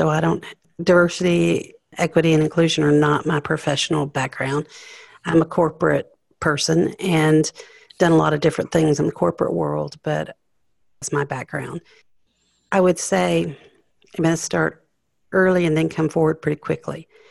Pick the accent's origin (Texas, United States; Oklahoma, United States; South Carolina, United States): South Carolina, United States; Greenville; I'm from Greenville, South Carolina. Greenville was recognized as a work ready city.